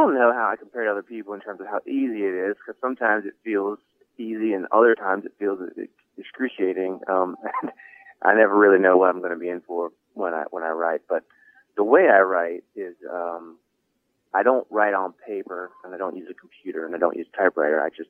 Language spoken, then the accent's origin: English; Baltimore, Maryland, United States; I grew up in Baltimore, and there was in the D.C. area, there was a lot of hardcore punk rock music going on